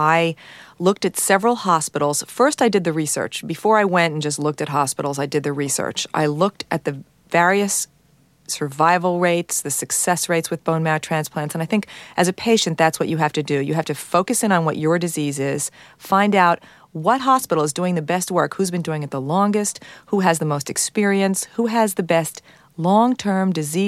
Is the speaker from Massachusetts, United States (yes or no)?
no; New York, United States; And I'm a New Yorker, so that was a big decision.